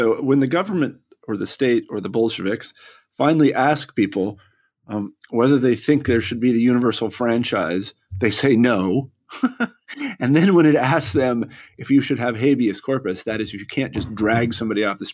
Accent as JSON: {"language": "English", "country": "United States", "said": "there's some sort of political mentalities that are really quite contrary to ones that we or me as an American might hold."}